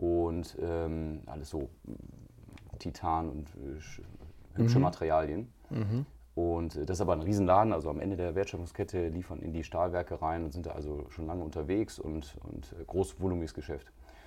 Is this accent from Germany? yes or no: yes; North Rhine-Westphalia, Germany; Du bist ein Kind des Ruhrgebiets, ich bin des Rheinlands, ja, aber ich bin danach nach Bayern gegangen zum Studieren